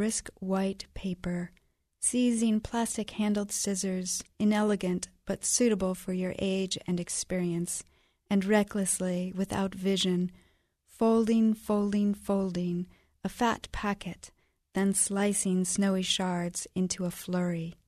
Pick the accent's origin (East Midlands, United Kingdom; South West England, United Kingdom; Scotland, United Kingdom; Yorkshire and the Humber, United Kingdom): East Midlands, United Kingdom; Kettering; from Kettering.